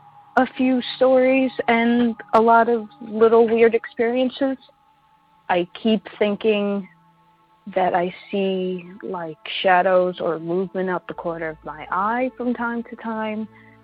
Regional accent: New York, United States; I'm from New York.

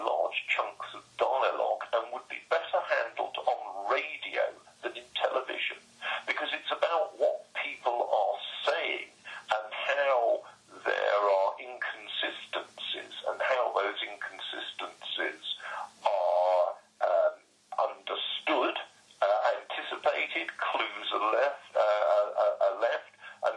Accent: United Kingdom; not because we're obviously British

